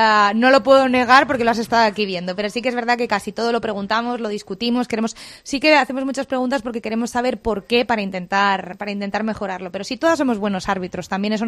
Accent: Spain; soy española

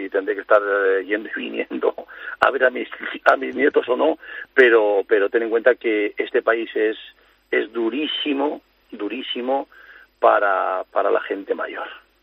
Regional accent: Ólvega, Castile and León, Spain; Yo me acuerdo que yo llegaba tarde en mi pueblito de Soria, y soy un pueblo que se llama Olvega, el pueblo de Chorizo, Revilla, etcétera, que todo el mundo conoce.

